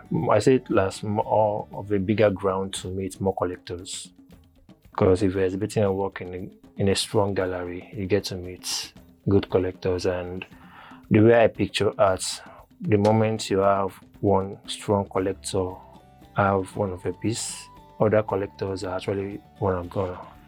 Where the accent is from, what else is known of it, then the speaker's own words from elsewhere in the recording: Ogun, Nigeria; now in Lagos, Nigeria; from Ogun State, based in Lagos. I'm into artworks fully for now.